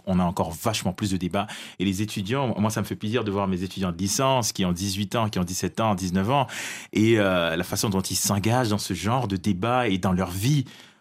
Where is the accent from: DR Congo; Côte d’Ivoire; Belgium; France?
France; now in Canada; Vous savez, quand je suis parti de la France, j'ai fait mes études à Lyon et de licence, et puis après je suis parti au Canada pour faire mes masters.